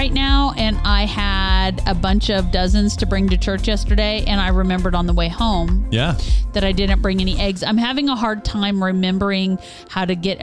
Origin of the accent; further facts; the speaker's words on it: Kansas City, United States; So we're from the Kansas City area and we like Kansas City Joe's barbecue.